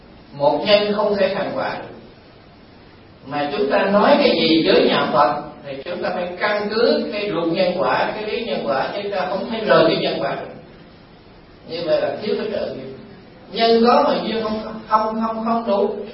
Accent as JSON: {"language": "Vietnamese", "region": "Southern Vietnam", "country": "Vietnam"}